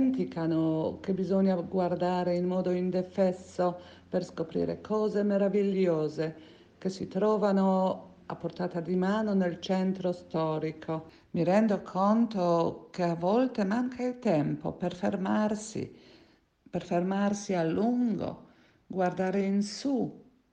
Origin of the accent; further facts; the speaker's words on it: Poland; Italian is a second language; sono polacca